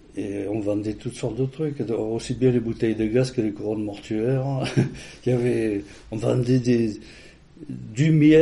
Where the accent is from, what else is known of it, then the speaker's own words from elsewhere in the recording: Banon, Provence-Alpes-Côte d'Azur, France; born there; je suis né à Bannon en 1955. Et comment dire, je suis né donc dans une famille de gens modestes, quoi, c'était des paysans.